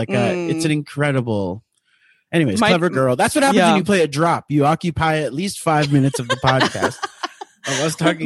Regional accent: Miami, Florida, United States; I grew up in Miami, Florida.

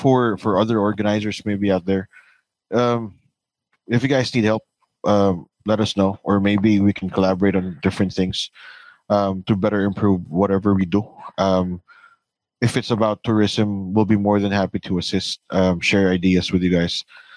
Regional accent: Philippines; We are all from the Philippines.

